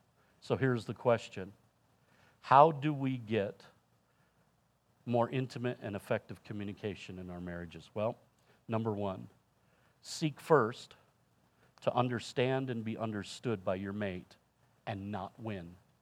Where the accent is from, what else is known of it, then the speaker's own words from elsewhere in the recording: Michigan, United States; See, my wife and I grew up differently. I grew up in Michigan. I'm from the Midwest.